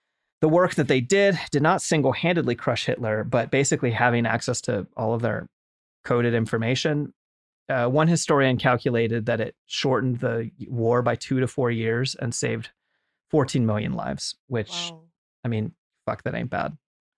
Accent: United States; just as a white American of Irish descent, I'm legally required to make fun of England every chance I can

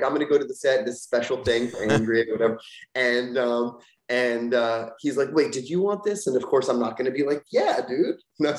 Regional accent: Hollywood, Florida, United States; I grew up in Florida. I didn't grow up in Hollywood, California. I grew up in Hollywood, Florida, which is weird.

